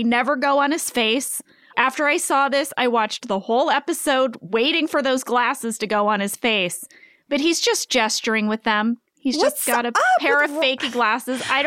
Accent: Pennsylvania, United States; I was born and raised in Northeast Pennsylvania.

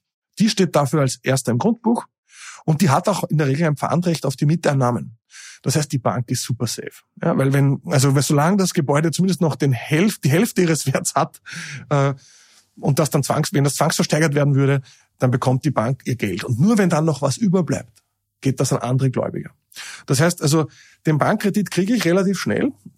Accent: Linz, Upper Austria, Austria; Ich bin der Linzer

